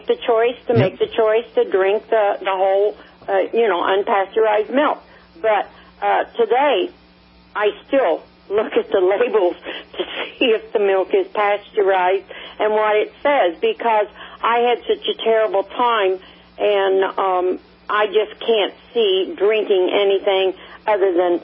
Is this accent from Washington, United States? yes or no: no; Indiana, United States; I was born and raised in Indiana, lived on a farm.